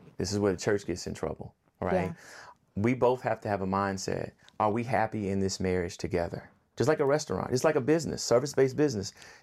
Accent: Decatur, United States; also born or lived in Los Angeles; you know, I'm from Decatur, but I spent a lot of time in LA.

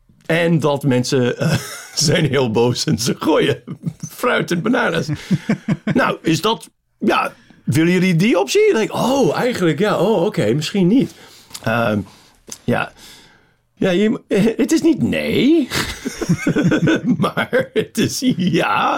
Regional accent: Chicago, Illinois, United States; wij komen uit Chicago, we're comedians

